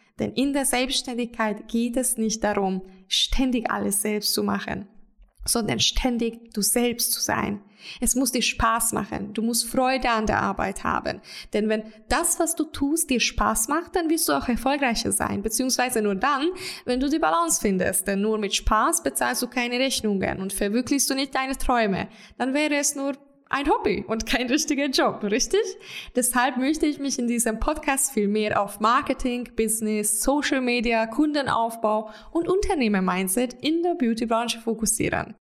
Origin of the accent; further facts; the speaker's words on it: Hungary; German is a second language; moved away as an adult; now in Germany; Ich komme ursprünglich aus Ungarn. In 2015 mit 20 Jahren war ich so crazy, dass ich ohne Sprachkenntnisse mit 500 Euro in der Hand alleine nach Deutschland ausgewandert bin